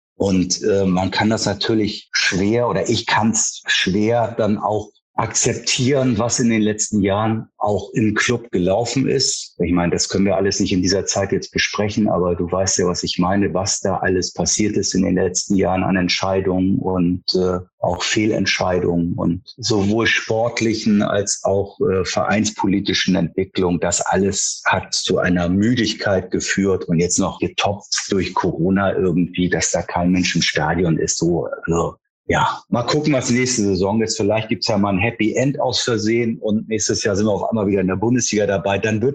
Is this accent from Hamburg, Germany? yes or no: yes; Hamburg, Germany; Also ich bin in Wandsbek aufgewachsen